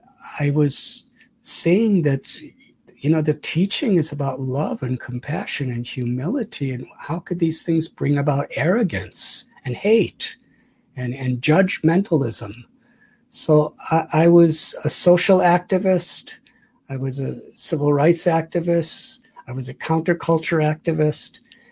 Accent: Chicago, Illinois, United States; born there; I was born in 1950 in Chicago.

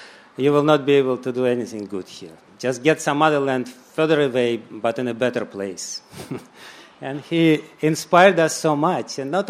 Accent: Russia; Because I'm from Russia, and I thought maybe KGB is recording his lectures.

